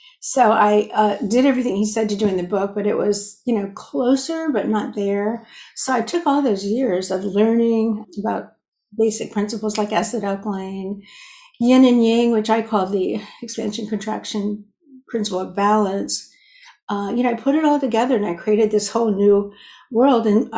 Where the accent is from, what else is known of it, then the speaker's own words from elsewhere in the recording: the South, United States; I grew up in the South with a lot of, you know, fat, a lot of vegetables, but they had fat back in them.